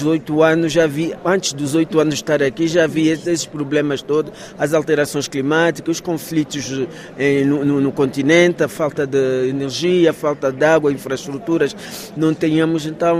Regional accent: Angola; mas eu sou angolana

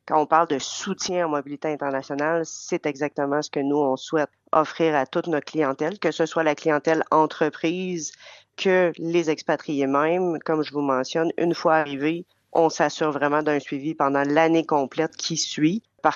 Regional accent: Montreal, Quebec, Canada; J'ai grandi à Montréal avec plein d'autres cultures autour de moi. Je suis moitié portugaise également

